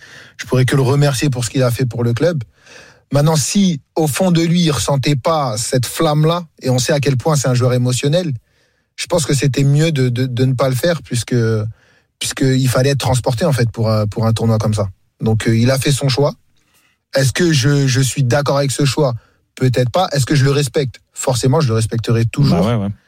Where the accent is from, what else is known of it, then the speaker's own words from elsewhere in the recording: France; born there; Je suis né en France.